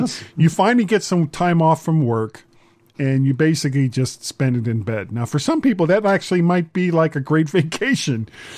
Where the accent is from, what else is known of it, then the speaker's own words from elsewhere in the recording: Florida, United States; I grew up in South Florida where, it was pretty much hot all the time.